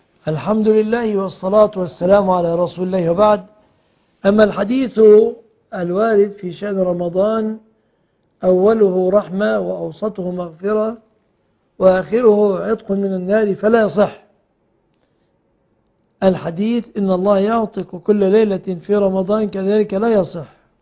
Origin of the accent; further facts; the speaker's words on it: Egypt; عندنا في مصر